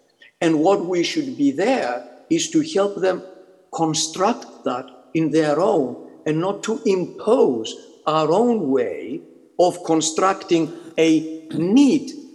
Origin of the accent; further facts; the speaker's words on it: Cyprus; moved away as an adult; also born or lived in Yugoslavia / South Africa; now in United Kingdom; Well, myself, I'm Greek Cypriot. I was born in Cyprus.